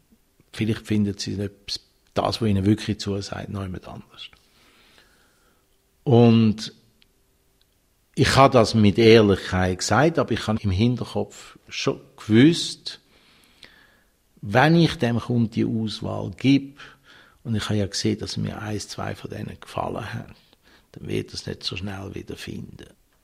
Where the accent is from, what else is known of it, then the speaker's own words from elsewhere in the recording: Zurich, Switzerland; Ich wäre fast wie kein normales Kind aufgewachsen in Zürich